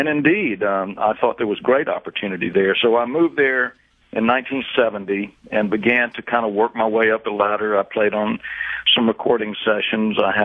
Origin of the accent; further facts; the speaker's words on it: Tuscaloosa, Alabama, United States; also born or lived in Birmingham / Montgomery; I had the most wonderful childhood growing up in Tuscaloosa. It's a lovely, lovely city, and, you know, we actually had moved to Tuscaloosa after living in Birmingham a few years and then down in Montgomery for a period of time, and I think I must have been in the fourth grade when we settled in Tuscaloosa.